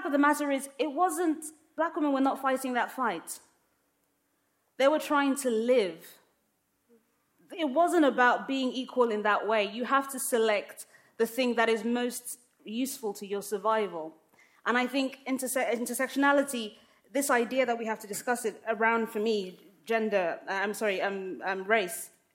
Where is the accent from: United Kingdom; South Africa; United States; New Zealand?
United Kingdom; London; also born or lived in Lagos, Nigeria; I grew up in London and in Lagos, in Nigeria. My family is Muslim. I'm clearly a black woman. I'm clearly of African descent. … so it's pretty African.